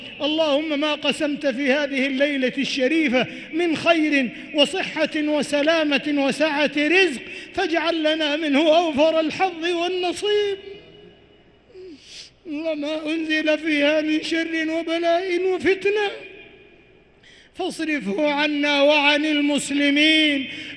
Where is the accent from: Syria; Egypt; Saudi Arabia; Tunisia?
Saudi Arabia